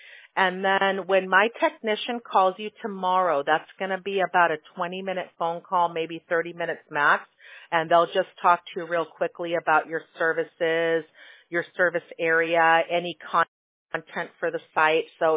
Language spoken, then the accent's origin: English; Midwest, United States; I don't think after growing up in the Midwest that I'd ever want to live, you know, far from the beach again